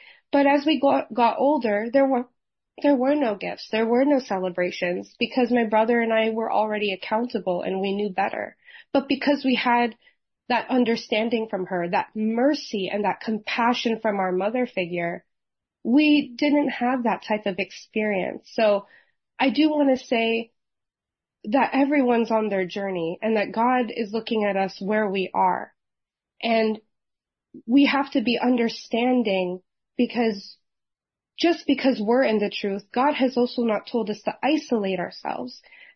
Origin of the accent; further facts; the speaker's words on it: Philippines; And we're not just Catholic, we're Filipino Catholic, which means we're Catholic times 1,000.